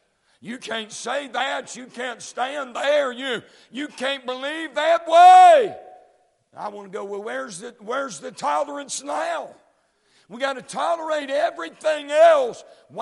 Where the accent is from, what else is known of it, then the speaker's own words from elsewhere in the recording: United States; I'm a Christian and I'm an American.